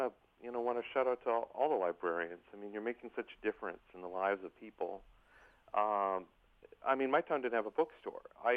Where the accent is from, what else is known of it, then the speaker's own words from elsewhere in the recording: Minnesota, United States; also born or lived in Waconia / Jonathan / Owatonna / Hastings; I was born in Waconia, Minnesota. Didn't spend much time there. But my family moved around through southeastern Minnesota. I lived in a community called Jonathan, which is now part of Chaska, and then Owatonna, and then finally Hastings.